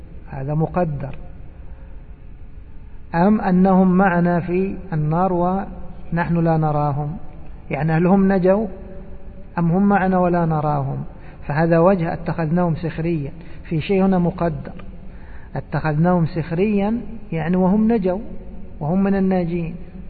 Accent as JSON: {"language": "Arabic", "country": "Egypt", "said": "ايش يقولوا عندنا في مصر؟"}